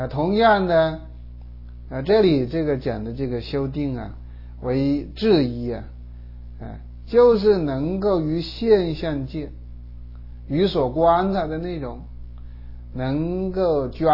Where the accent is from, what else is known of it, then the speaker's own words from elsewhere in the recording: China; 比如说我们是中国人，大家都是讲汉语的